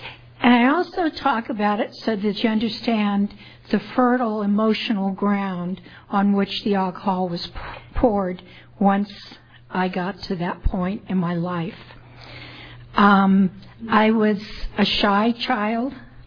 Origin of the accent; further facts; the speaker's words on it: Clovis, California, United States; also born or lived in Fresno; I was born in Fresno, and I was raised in Clovis, small ranching community at the time.